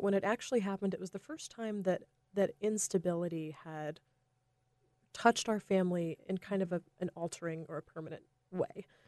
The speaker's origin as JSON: {"language": "English", "region": "North Carolina", "country": "United States", "tie": "born or raised there", "said": "I grew up in North Carolina. It was very suburban."}